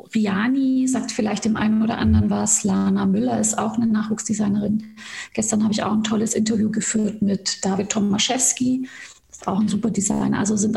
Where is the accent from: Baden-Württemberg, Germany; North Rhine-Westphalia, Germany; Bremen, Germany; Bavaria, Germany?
Baden-Württemberg, Germany; Stuttgart; now in Berlin, Germany; ich war immer die Türkin, das Gastarbeiterkind, also gerade in Stuttgart und wo ich aufgewachsen bin, da ist ja alles auch nochmal ein bisschen ländlicher.